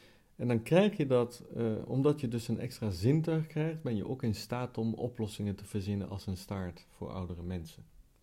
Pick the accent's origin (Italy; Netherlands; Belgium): Italy; Dutch is a second language; Ja, ik kom uit Italië, dat moet je ook even vertellen.